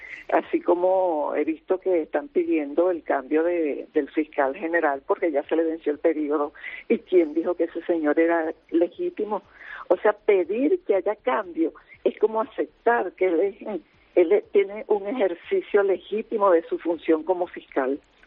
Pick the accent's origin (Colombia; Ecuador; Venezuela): Venezuela; Somos los venezolanos desde Venezuela